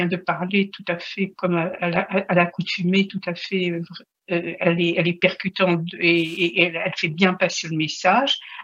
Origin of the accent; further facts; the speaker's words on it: Morocco; je suis née au Maroc et j'ai passé ma jeunesse au Maroc